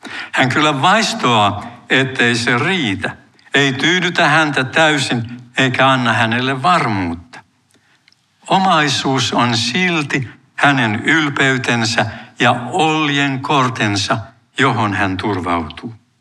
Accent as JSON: {"language": "Finnish", "town": "Tampere", "region": "Pirkanmaa", "country": "Finland", "tie": "born or raised there", "said": "Lapsuuteni ja nuoruuteni kotikaupungissa Tampereella"}